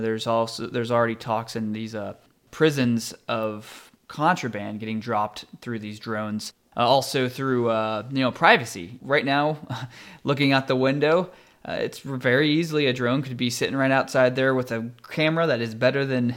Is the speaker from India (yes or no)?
no; Arlington, Ohio, United States; I grew up here in Hancock County, just south of Findlay in a small town called Arlington.